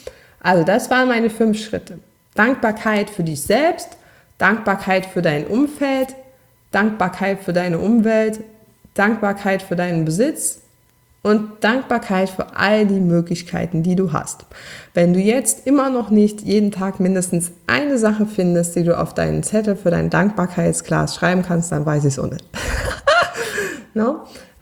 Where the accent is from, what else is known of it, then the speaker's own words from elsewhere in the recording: Saarland, Germany; accent: Saarland; obwohl ich meinen saarländischen Dialekt trotz Übung nicht ganz abstellen konnte.